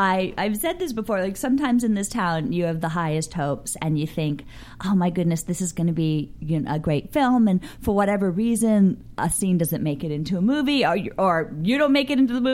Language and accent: English; New Hampshire, United States; now in Los Angeles, United States; I'm from New Hampshire, so I'm a New England girl.